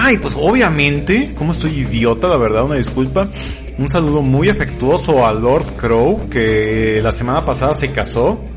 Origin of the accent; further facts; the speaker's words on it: Mexico; Aquí es donde como buenos mexicanos nos aventamos un saludo en el más estereotípico acento argentino que se nos puede ocurrir